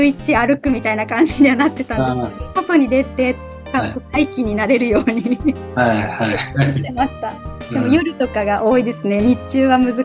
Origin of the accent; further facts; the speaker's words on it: Tohoku, Japan; now in Tokyo, Japan; まあもしかしたら東北出身なのでそう思った。東京の冬はそんなに寒くないかもしれないですね。